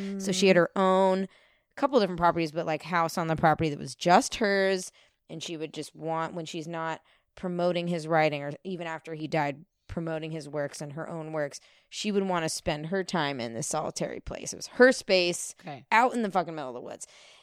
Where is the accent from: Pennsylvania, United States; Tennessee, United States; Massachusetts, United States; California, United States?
California, United States; Santa Rosa; I'm from Sonoma County. I'm from Santa Rosa. Hello, 707. What's up?